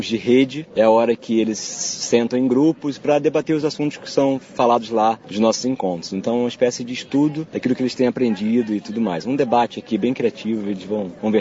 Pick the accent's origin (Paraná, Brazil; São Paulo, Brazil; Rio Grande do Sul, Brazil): Paraná, Brazil; Maringá; Nós somos de Maringá e estamos felizes por isso.